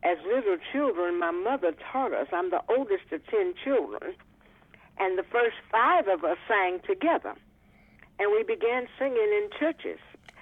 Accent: Detroit, Michigan, United States; also born or lived in Arkansas; No, we moved to Detroit. I was 12 years old when we moved from Arkansas to Detroit.

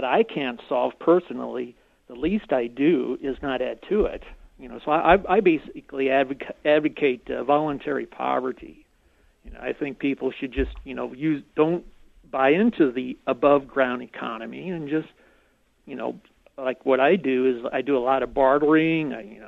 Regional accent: United States; I like to say that I have every right to be arrogant, ignorant, and incredibly stupid because I am American.

